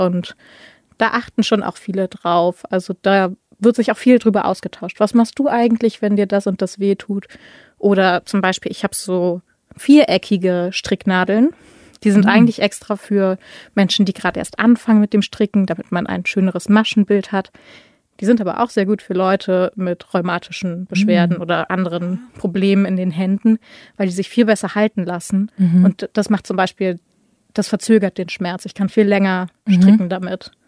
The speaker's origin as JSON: {"language": "German", "region": "Berlin", "country": "Germany", "said": "ich komme original aus Berlin, aus der großen Stadt und bin auch fürs Studium hergekommen und bin aber hier sehr glücklich."}